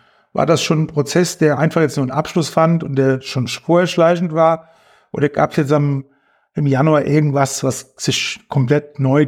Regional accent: Bingen, Rhineland-Palatinate, Germany; Ich komme aus Bingen rein. Das ist von Ingelheim so 7-8 Kilometer weg.

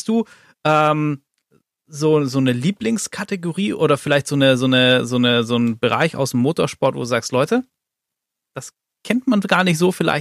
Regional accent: Baden-Württemberg, Germany; Ich bin ja so im Schwäbischen aufgewachsen, da gibt es in Neckarsulm das Zweiradmuseum.

